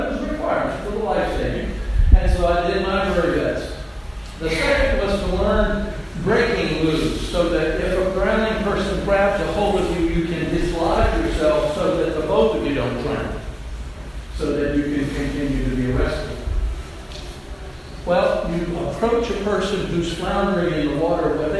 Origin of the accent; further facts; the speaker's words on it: Florida, United States; I grew up in Florida, and I was a swimmer